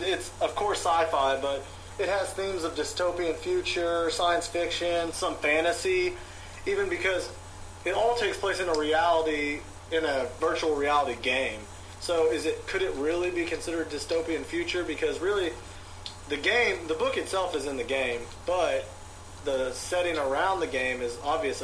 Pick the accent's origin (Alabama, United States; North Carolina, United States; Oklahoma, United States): Oklahoma, United States; We're all from Oklahoma for you guys.